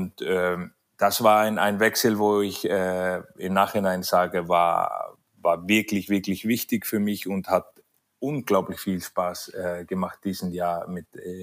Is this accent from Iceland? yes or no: yes; Iceland; German is a second language; Ich komme ja aus Island, so jedes Land, die etwas südlicher liegt, ist ja schon ein Schritt nach oben für uns.